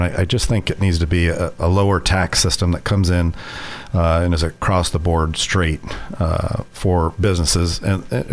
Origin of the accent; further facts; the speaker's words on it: Iowa, United States; Yeah, I was born and raised in Boone County, grew up on a farm, went to Boone High. Went to DMAC.